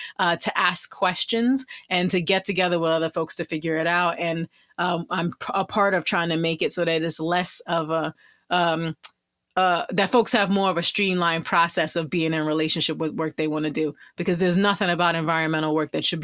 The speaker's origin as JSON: {"language": "English", "town": "Brooklyn", "region": "New York", "country": "United States", "tie": "born or raised there", "said": "it all for me started growing up near Prospect Park in Brooklyn, New York"}